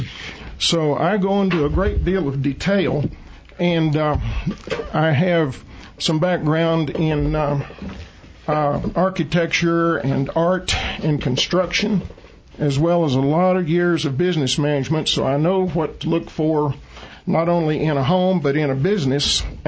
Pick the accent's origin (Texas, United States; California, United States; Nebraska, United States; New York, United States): Texas, United States; also born or lived in Louisiana; now in Prescott, United States; Well, I was born in Texas, grew up there, lived in Northwest Louisiana for about 35 years before moving to Prescott.